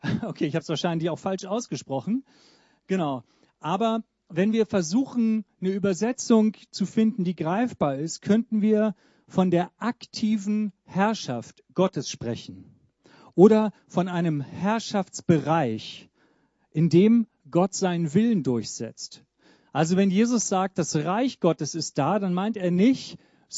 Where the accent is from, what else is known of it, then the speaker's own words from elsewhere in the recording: Hamburg, Germany; ich komme aus Hamburg.